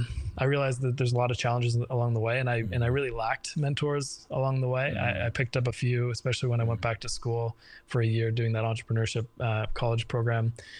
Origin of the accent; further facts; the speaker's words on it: Ireland; moved away; I grew up I'm an immigrant from Ireland, and I grew up, a middle class sort of family. Didn't have more than we needed, didn't have less, we kind of got by as immigrants do.